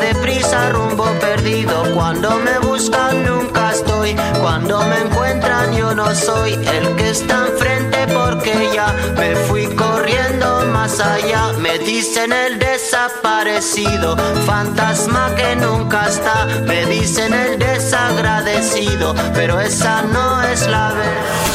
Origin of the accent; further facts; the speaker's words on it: Iran; منم مثل همه شما به عنوان یک ایرانی از این شرایط ناراحت و عصبانی هستم